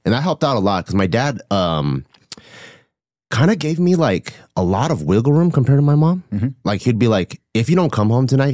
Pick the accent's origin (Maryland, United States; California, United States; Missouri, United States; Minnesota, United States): California, United States; Gardena; So I grew up pretty much born and raised in California. I grew up in the first city that I could remember. It's called Gardena.